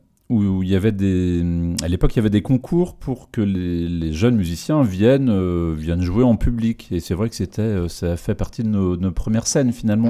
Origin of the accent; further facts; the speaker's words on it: Pays de la Loire, France; born there; Je suis né en Loire-Atlantique, j'habite toujours en Loire-Atlantique.